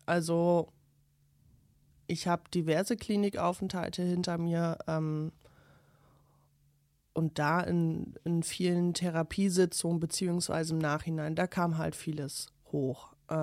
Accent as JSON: {"language": "German", "town": "Ihren", "region": "Lower Saxony", "country": "Germany", "tie": "born or raised there", "said": "Ich bin mit meinen Eltern in Iren groß geworden, das ist ein kleines Dorf in West-Oberleding."}